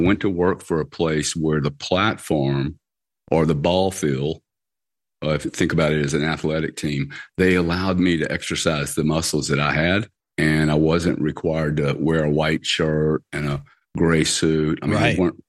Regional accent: Lake Charles, Louisiana, United States; Well, look, I grew up in Lake Charles, Louisiana, in a energy refining town.

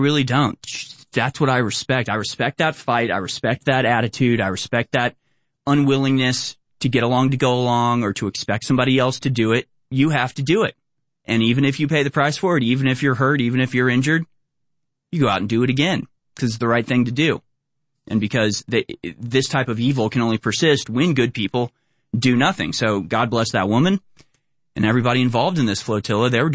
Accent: United States; That should be our right as Americans to have that power exercise

